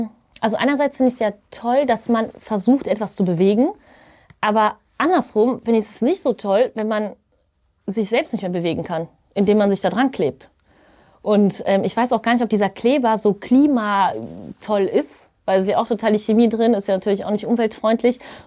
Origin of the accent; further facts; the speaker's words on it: Düsseldorf, North Rhine-Westphalia, Germany; In Düsseldorf tatsächlich, bin ich auch geboren.